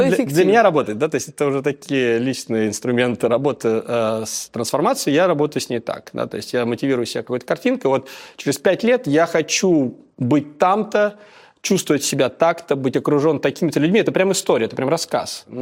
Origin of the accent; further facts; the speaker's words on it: Russia; Вот я вырос в России какой-то там.